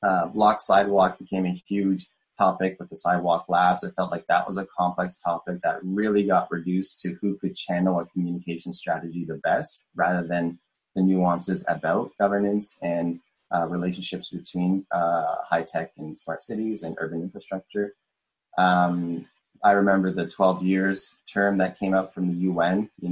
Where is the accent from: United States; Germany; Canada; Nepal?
Canada; and as a second generation Canadian, I always had this kind of multi-perspective lens